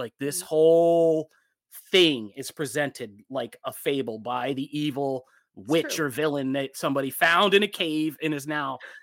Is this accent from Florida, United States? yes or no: no; Philadelphia, Pennsylvania, United States; I'm from Philadelphia and a man.